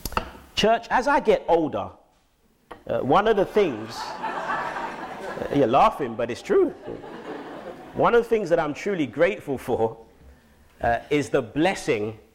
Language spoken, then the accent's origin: English; London, United Kingdom; growing up in Southeast London, in an urban community church